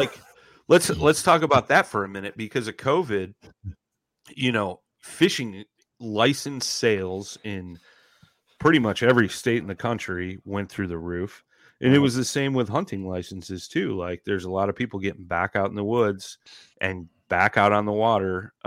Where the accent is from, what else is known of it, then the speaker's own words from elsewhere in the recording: Illinois, United States; All so fired up because the county I grew up in Illinois used to be what was it, number 6 on the Boone and Crockett list